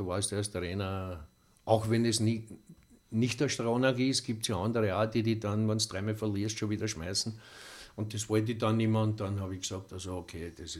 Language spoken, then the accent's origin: German; Simmering, Vienna, Austria; ich bin aufgewachsen in Simmering und im Dialekt sagst du eben dann oft, ein N am Ende statt einem M.